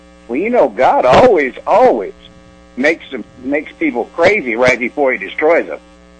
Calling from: Independence, Missouri, United States; Independence, Missouri.

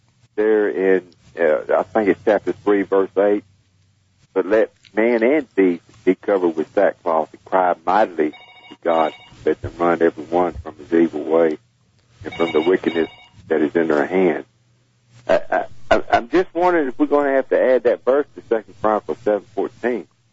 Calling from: Texas, United States; Calling from Texas.

